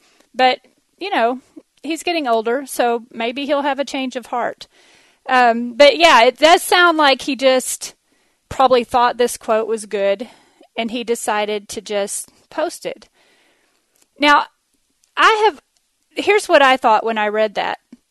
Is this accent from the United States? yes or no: yes; Texas, United States; accent: Texas; So just try to listen to my Texas accent and pretend like it's really a British accent